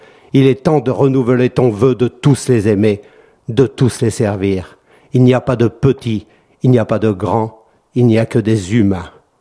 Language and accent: French; Mali; also born or lived in Burkina Faso; Je suis malien, je suis burkinabé, je suis world. Et voilà, je suis citoyen européen aujourd'hui, mais je suis enfant du monde bien avant tout.